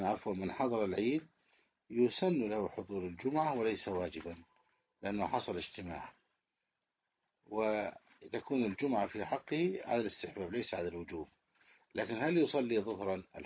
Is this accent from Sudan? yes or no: no; Egypt; في بلدنا مصر